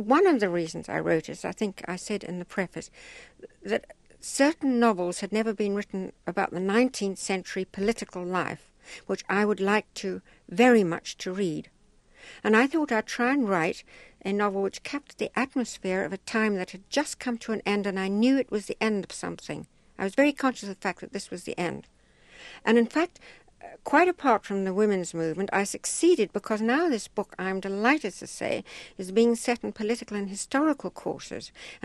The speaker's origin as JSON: {"language": "English", "country": "Zimbabwe", "accent": "Rhodesian", "moved": "yes", "lives_now": "England", "said": "Rhodesian accent."}